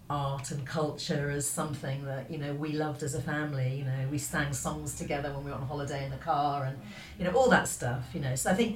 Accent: Newbury, South East England, United Kingdom; I went to a choir kind of summer school in Berkshire because I grew up in Newbury.

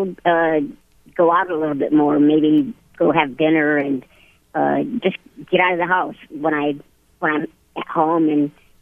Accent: Centerville, Michigan, United States; I grew up in Centerville, Michigan, a really small town, maybe 1,500 people.

